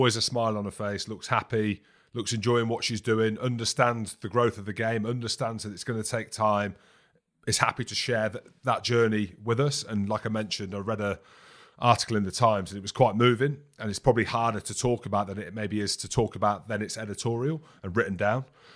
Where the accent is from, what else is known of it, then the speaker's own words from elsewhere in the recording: Scotland, United Kingdom; Top lass. Sorry, I'm Scottish.